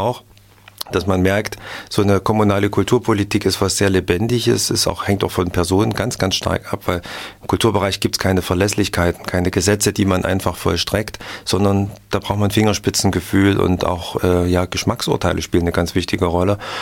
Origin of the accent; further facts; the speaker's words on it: Zwickau, Saxony, Germany; Aber wenn man aus einer kleineren Stadt kommt, ich komme ja aus Zwickau, 100.000 Einwohner, und dann ist alles beieinander und man kann das erlaufen.